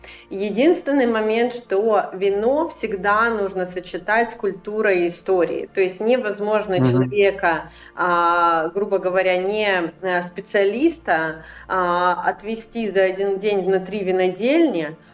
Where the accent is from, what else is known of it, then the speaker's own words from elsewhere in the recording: Russia; я изначально из России, из сферы ивентов